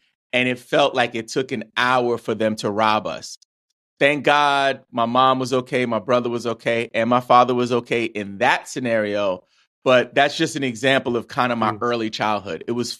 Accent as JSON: {"language": "English", "town": "New York City", "region": "New York", "country": "United States", "tie": "born or raised there", "said": "So I grew up in New York City to two immigrant parents. Both of my parents are from the West Indies, from Trinidad and Tobago."}